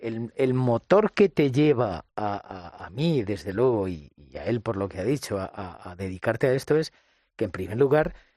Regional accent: Montiel, Castilla-La Mancha, Spain; Yo recuerdo cuando en Montiel, mi pueblo, yo imaginaba, oye, quiero hacer esto

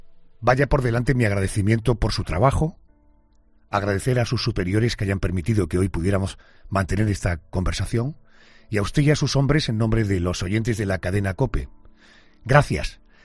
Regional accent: Spain

